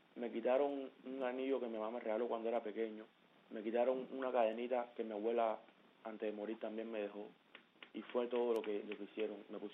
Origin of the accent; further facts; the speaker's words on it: Cuba; now in Trinidad and Tobago; nosotros salimos de Cuba por culpa de la represión, la tiranía, la opresión de los Castro.